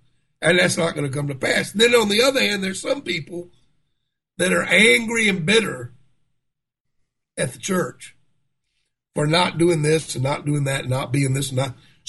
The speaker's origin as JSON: {"language": "English", "town": "New Orleans", "region": "Louisiana", "country": "United States", "tie": "born there", "said": "By the way, I was born in New Orleans and I had a ministry."}